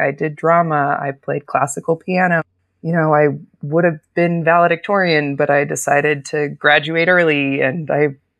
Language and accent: English; Loyalton, California, United States; I can just say, oh, I grew up near Lake Tahoe.